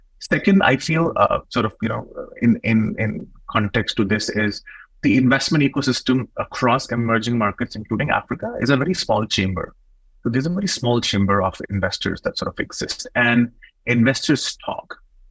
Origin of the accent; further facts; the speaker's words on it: India; moved away as an adult; also born or lived in China; originally born and brought up in India.